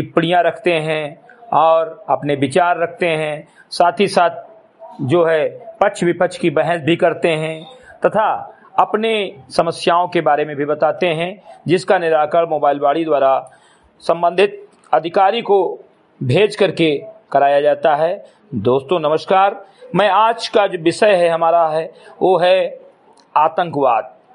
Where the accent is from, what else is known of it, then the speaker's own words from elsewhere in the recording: Uttar Pradesh, India; ग्राम सभा से मेरी घटई विकासखंड मिंटुआ जनपद बहराइच का मूल निवासी हूं